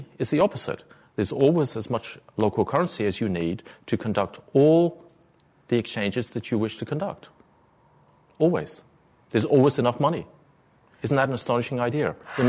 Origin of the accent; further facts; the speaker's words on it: England, United Kingdom; moved away as an adult; now in United States; Outside of the USA, I'm an Englishman. I moved here 8 years ago.